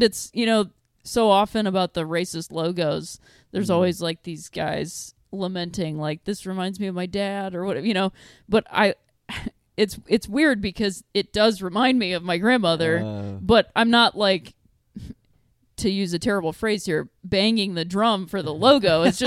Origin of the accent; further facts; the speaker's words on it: Akron, Ohio, United States; Cleveland. Los Angeles. I'm from Akron.